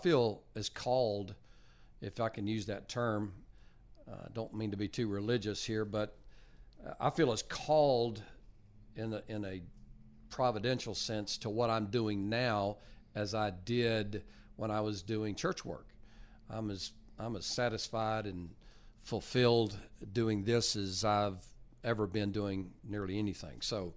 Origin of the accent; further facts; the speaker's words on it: North Carolina, United States; also born or lived in Winchester, Virginia; now in Texas, United States; but I grew up on the West Coast, mostly North Carolina. I was born in Virginia, a town called Winchester, Virginia, where they have statues to me.